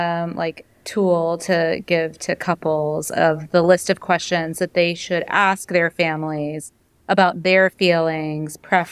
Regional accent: the South, United States; Growing up in the South, I heard it a lot among my groups of friends as they were getting married

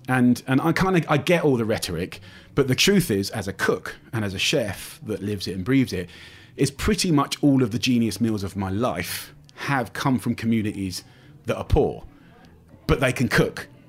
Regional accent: United Kingdom; And it wasn't just about me being British. It was about me being from the outside.

